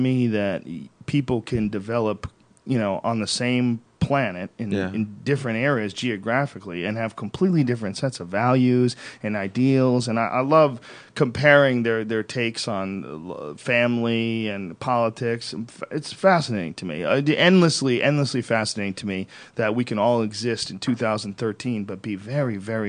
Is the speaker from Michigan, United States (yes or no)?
no; Boston, Massachusetts, United States; Growing up in Boston, there's something that I appreciate about cold weather